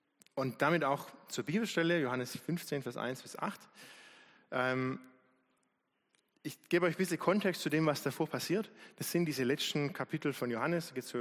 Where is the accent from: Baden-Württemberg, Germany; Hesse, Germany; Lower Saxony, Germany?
Baden-Württemberg, Germany; Klar, wir kommen aus dem Remstal, wie die meisten von euch, aber ich durfte auch auf dem Weingut aufwachsen.